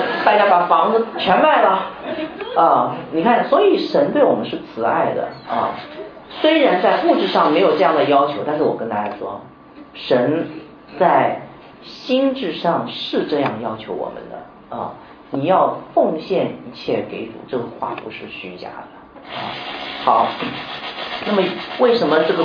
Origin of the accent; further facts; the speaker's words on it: Shanghai, China; 因为我现在在上海长大